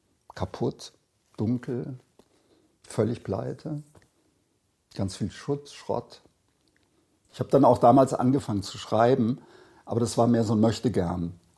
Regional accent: Alsfeld, Hesse, Germany; Ich bin aus Oberhessen, Zonenrand, Alsfeld heißt der Ort. Und da wegzukommen ist ganz schwer.

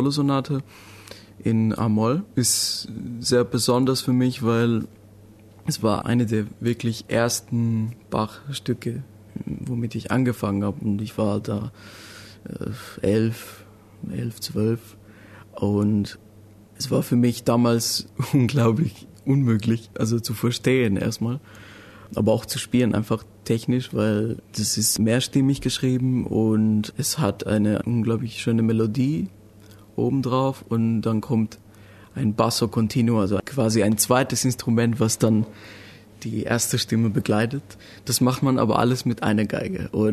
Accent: Athens, Attica, Greece; bin 20 Jahre alt und komme aus Griechenland. Meine Eltern kommen eigentlich aus Albanien, wurde aber in Griechenland geboren und in Athen aufgewachsen.

